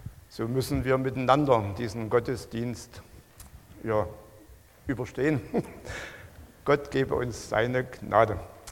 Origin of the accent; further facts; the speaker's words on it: Wernesgrün, Saxony, Germany; Ich komme aus Wernesgrün